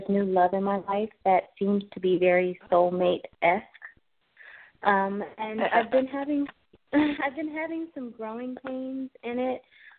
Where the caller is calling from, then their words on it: California, United States; I'm calling from California.